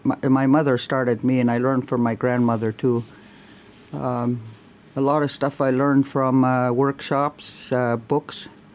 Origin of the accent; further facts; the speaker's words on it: Alaska, United States; I'm from Hootsuite, Alaska, which is Koyukon Athabascan. I grew up near the Purcell Mountains, which is divides Inupiaq from Koyukon Athabascan.